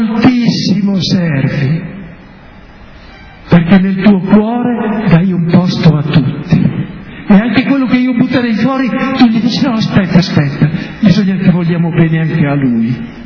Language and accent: Italian; Crevalcore, Emilia-Romagna, Italy; siccome io sono di Crevalcore, qui mi lasciate fuori